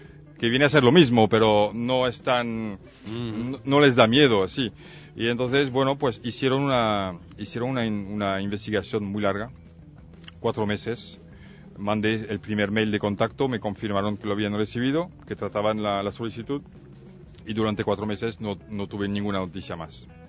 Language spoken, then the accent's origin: Spanish; France; now in Barcelona, Spain; yo soy de nacionalidad francesa.